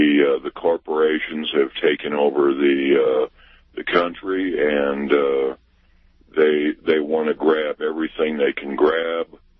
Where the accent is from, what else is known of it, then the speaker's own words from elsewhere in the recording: the South, United States; I'm from the South